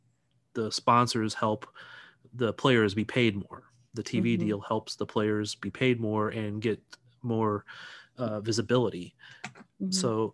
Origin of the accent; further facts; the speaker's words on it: St. Louis, Missouri, United States; I'm from St. Louis. So Kansas City hates St. Louis.